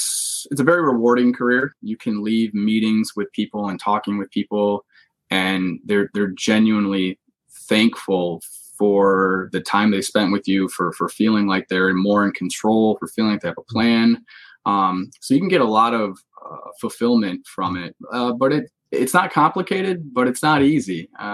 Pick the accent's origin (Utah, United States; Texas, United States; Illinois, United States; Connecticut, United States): Illinois, United States; I grew up in Illinois.